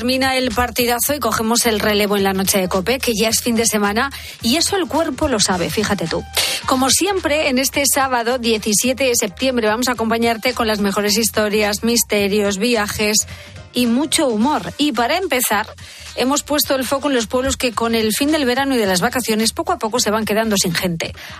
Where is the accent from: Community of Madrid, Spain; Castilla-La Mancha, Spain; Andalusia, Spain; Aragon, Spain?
Castilla-La Mancha, Spain; Pedro Muñoz; Claro, fíjate, en mi pueblo no tiene un nombre muy allá porque se llama Pedro Muñoz.